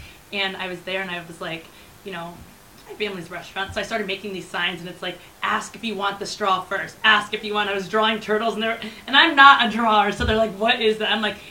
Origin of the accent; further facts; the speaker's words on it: Michigan, United States; I'm from Michigan, and then I didn't really, I'm not going to say I littered when I was in Michigan.